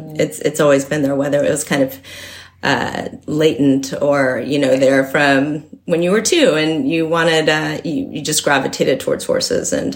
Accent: Midwest, United States; also born or lived in Royal Oak, Michigan; Grew up in the Midwest, so... Yes, very much a middle America kind of girl.

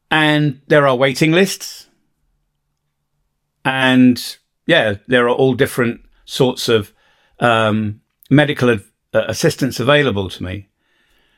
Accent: United Kingdom; now in Bosnia and Herzegovina; because I'm a Brit.

